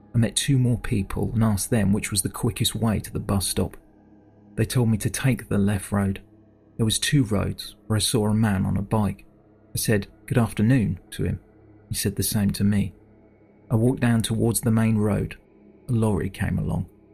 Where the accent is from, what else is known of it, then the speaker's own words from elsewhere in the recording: South East England, United Kingdom; now in Winchester, United Kingdom; I told her I came from Hampshire and told her I lived in Winchester.